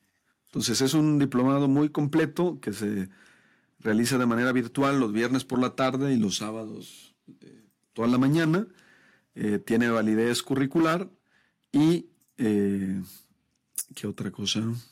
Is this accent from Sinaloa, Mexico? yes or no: no; La Vega, Jalisco, Mexico; Saludos a mi pueblo, La Vega, Jalisco.